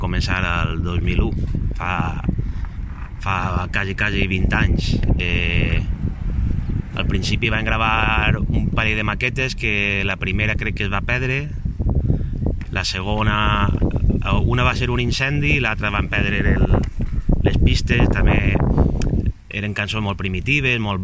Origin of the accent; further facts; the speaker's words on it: Sanet i Negrals, Valencian Community, Spain; que sóc de Sanet i Negrals.